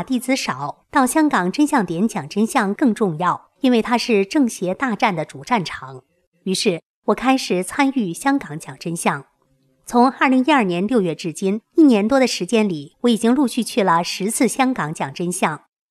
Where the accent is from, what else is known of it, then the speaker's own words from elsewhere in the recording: Taiwan; 他不太友善地问我是不是日本人，因为感觉我像日本人。我说我是台湾人。